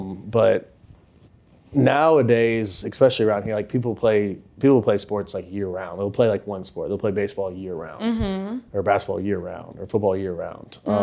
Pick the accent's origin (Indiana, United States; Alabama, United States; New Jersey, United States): Indiana, United States; now in Nashville, United States; Southern Indiana.